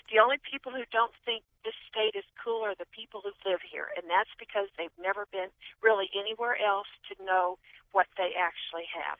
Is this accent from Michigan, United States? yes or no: no; California, United States; now in Ohio, United States; I mean, I came from California, and I moved to Ohio probably in 82, and I can tell you this is a fantastic state.